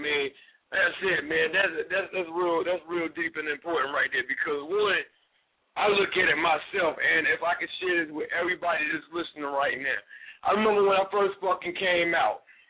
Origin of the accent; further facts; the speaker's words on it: Monroe, North Carolina, United States; A lot of people say I sound like I'm from up north. I'm originally from Monroe, North Carolina.